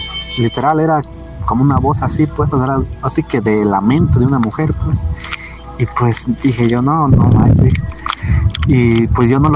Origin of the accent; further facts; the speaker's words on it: Oaxaca, Mexico; Yo soy originario aquí de la Sierra Mija, aquí de Oaxaca.